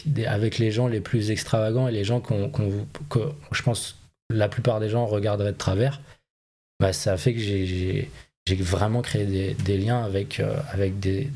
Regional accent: Paris, Île-de-France, France; Et moi, je viens de Paris où, de toute manière, j'ai été éduqué à l'encontre de tout ça.

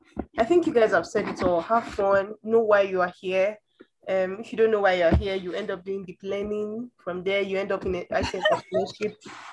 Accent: Nigeria; I'm from Nigeria, lovely to be here.

